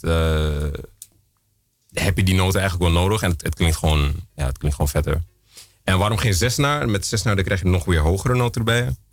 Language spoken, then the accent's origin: Dutch; Amsterdam, North Holland, Netherlands; Ik ben muzikant uit Amsterdam.